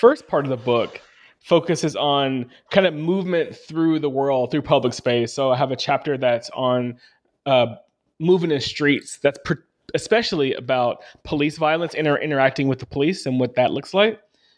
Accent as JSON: {"language": "English", "region": "Arkansas", "country": "United States", "tie": "born or raised there", "said": "growing up in Arkansas and seeing Confederate flags pretty regularly, especially on people's cars"}